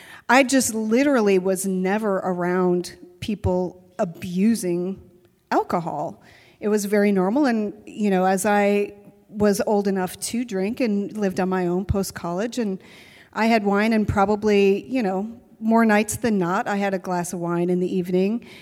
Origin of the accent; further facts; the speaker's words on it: Minnesota, United States; and I'm from Minnesota, so we call soda up there pop.